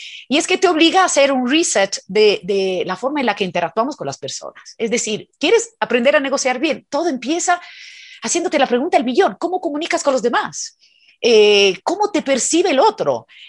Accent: Italy; now in Ecuador; yo soy italiana y cuando llegué al país por primera vez, sí me lo pregunté a mí misma, digo, bueno, más allá de mi proyecto personal, ¿no? Porque me vine concretamente porque me casé con un ecuatoriano y ya mis hijos son medio italianos y medio ecuatorianos

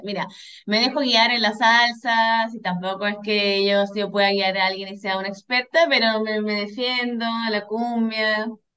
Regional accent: Punta Arenas, Magallanes, Chile; Yo nací, me crié en la Patagonia y ahí teníamos mucho vínculo con Argentina más que con el resto de Chile. Entonces yo crecí con la cumbia villera, con el cuarteto, con la chacarera, por ejemplo, como ese folclore llegaba a Punta Arenas

